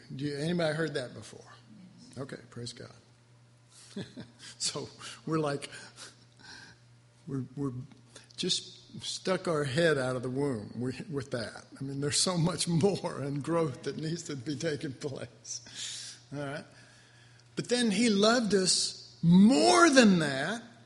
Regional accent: Texas, United States; I'm from Texas, and my version of a lasso service is at least two different things

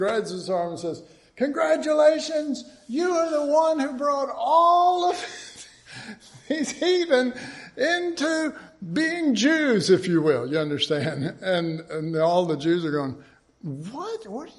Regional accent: Oak Cliff, Texas, United States; also born or lived in Jamaica; growing up in Oak Cliff, you better.

